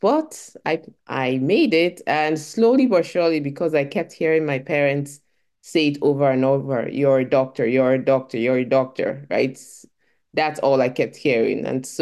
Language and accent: English; Nigeria; I grew up in Nigeria